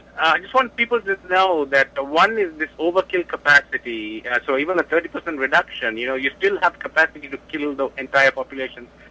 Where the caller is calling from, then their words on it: East Setauket, New York, United States; It's here in East Setauket.